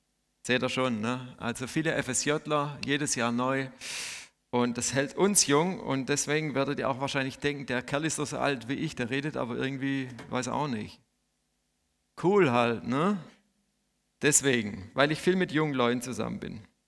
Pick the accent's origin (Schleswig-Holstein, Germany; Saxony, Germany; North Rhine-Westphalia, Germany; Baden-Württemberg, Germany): Baden-Württemberg, Germany; Wüstenrot; Und ich komme aus Wüstenrot.